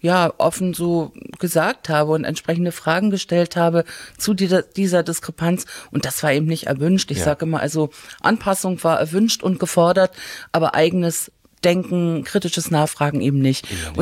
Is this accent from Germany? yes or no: yes; Binz, Mecklenburg-Vorpommern, Germany; born there; Ja, ich bin 1962 auf der Insel Rügen in Binz geboren